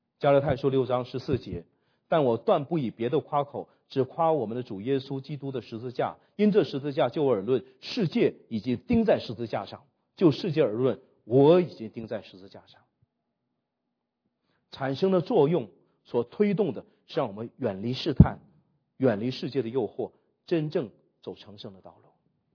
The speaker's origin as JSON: {"language": "Chinese", "town": "Jiamusi", "region": "Heilongjiang", "country": "China", "tie": "born or raised there", "also_born_or_lived": "Xiamen", "said": "那个妻子呢是我老家的佳木斯的，这是在加拿大碰到第四个佳木斯的，然后她的老公呢是厦门的，我从厦门来"}